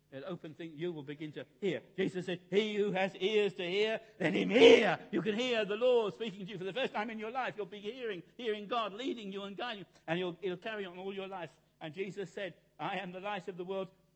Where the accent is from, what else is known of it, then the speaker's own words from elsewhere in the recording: London, United Kingdom; I grew up in some pub in Soho. I grew up in Chapel Market, where my illustration comes from.